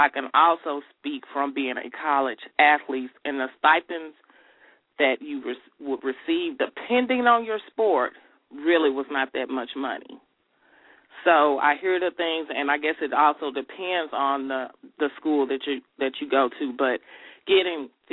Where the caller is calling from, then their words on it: Richardson, Texas, United States; I'm calling from Richardson, Texas.